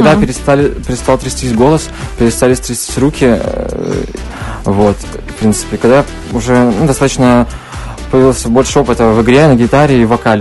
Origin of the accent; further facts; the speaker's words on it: Belarus; я из Беларуси вообще.